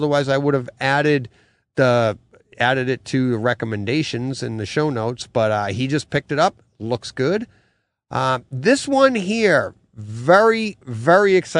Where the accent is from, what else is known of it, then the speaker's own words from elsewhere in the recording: Massachusetts, United States; I am not from Jersey. I am from Massachusetts.